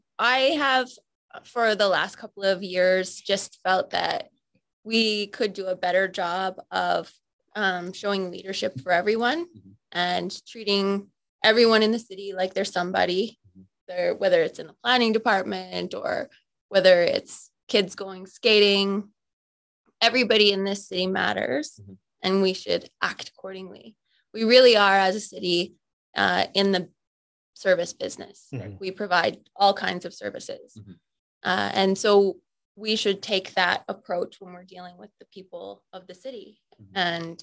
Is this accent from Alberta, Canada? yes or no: yes; Oyen, Alberta, Canada; I grew up here. I started, I was born in Oyen, Alberta, actually, and then grew up on a farm halfway between Oyen and Capon, or sorry, in the Capon area, halfway between Oyen and Vine Loss.